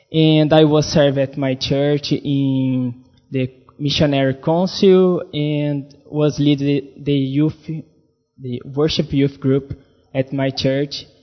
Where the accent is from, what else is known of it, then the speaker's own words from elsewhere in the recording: Brazil; English is a second language; and I'm from Brazil. And before I come here, I live with my parents and my sister in Brazil.